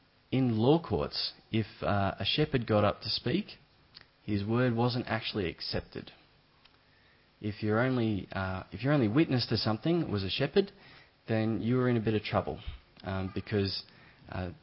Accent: Victoria, Australia; I come from South Gippsland, so it's dairy country, but there's a fair bit of sheep around there too.

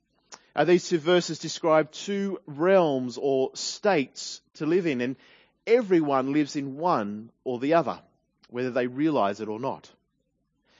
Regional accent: New South Wales, Australia; I can say this because I'm from New South Wales

